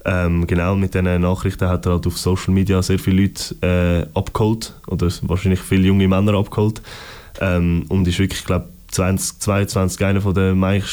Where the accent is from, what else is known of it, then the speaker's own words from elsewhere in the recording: Zurich, Switzerland; wo ich herkomme, weil wir kommen aus Wipkingen